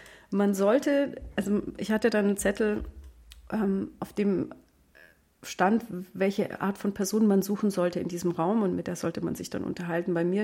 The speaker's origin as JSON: {"language": "German", "region": "Bavaria", "country": "Germany", "said": "ich komme aus dem Allgäu und im südlichsten Bayern, da ist alles halt nur schwarz."}